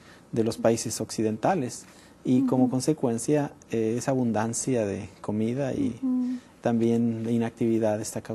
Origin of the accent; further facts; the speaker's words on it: Mexico; moved away as an adult; now in United States; yo soy originario de México, así que tuve el honor, el privilegio de atender a la Universidad de Montemorelos cuando estuve en mi juventud. Y más tarde migré acá a los Estados Unidos